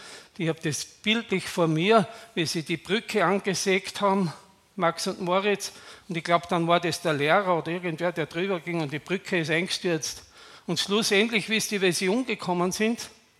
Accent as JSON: {"language": "German", "town": "Graz", "region": "Styria", "country": "Austria", "tie": "born or raised there", "said": "Ich bin ja in Graz aufgewachsen und einige von euch waren ja schon in Graz und wissen auch, in welcher Straße ich aufgewachsen bin. In der Sporgasse heißt die, die direkt zum Schlossberg hochführt."}